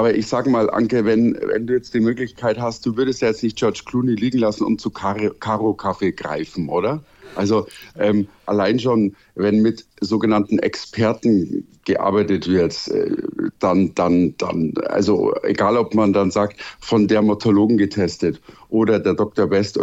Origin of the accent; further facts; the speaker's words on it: Bavaria, Germany; Als Bayer, das ist tatsächlich, das ist wahrscheinlich wie bei dir der Karneval, oder?